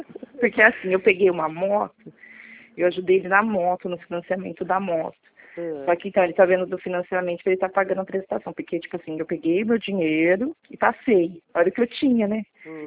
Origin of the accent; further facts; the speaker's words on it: Santa Cruz das Palmeiras, São Paulo, Brazil; now in Araras, Brazil; eu sou de Santa Cruz das Palmeiras, mas eu estou em Araras porque eu trabalho em Araras.